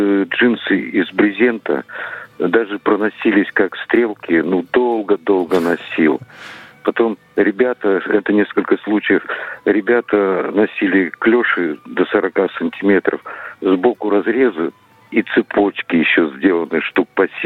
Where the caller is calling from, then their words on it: Yekaterinburg, Sverdlovsk Oblast, Russia; Здравствуйте, я из Екатеринбурга